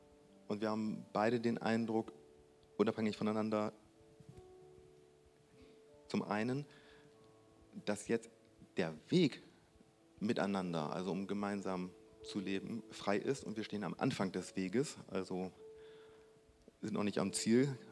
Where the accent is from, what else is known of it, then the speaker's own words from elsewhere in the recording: Bremen, Germany; wir kommen aus Bremen und waren vor etwa 5 Wochen hier.